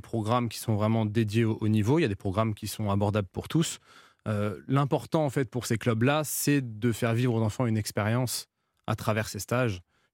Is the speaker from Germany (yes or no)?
no; France; Parce qu'on est français